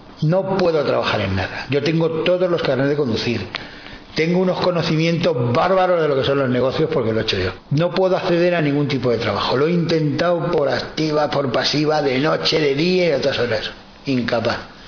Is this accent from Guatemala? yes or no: no; Málaga, Andalusia, Spain; now in Madrid, Spain; porque yo vengo de Málaga. Entonces, para poder acceder a una cosa de esas, tienes que llevar un año empadronado en Madrid, que no lo entiendo, porque vengo de otra comunidad